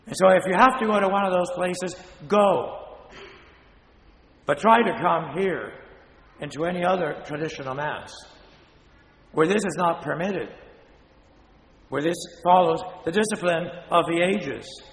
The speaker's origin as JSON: {"language": "English", "country": "Spain", "said": "Of course, Italians think they have the best, but we Spaniards have even better."}